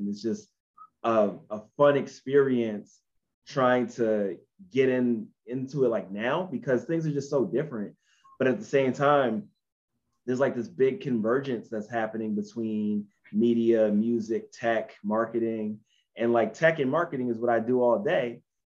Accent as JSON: {"language": "English", "town": "Philadelphia", "region": "Pennsylvania", "country": "United States", "lives_now": "Brooklyn, United States", "said": "I'm originally from Philadelphia, North Philadelphia, to be exact. I live in Brooklyn now."}